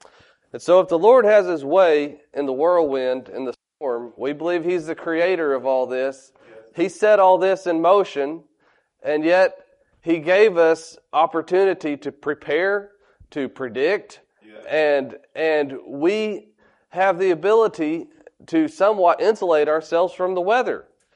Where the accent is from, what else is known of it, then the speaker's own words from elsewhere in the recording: Oklahoma, United States; And growing up in Oklahoma, we had a lot of different weather that happened there.